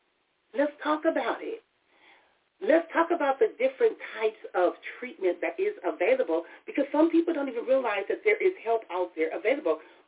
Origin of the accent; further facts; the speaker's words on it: Compton, California, United States; You know, I grew up in Compton, California, which many of you know. And growing up in Compton, I saw a lot of things.